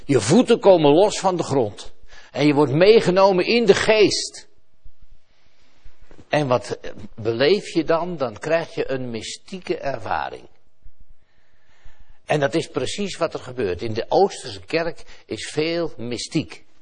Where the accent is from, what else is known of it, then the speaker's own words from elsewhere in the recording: Netherlands; En dan zaten die mannen er allemaal aan de tafel en ik zat daartussen als Nederlander.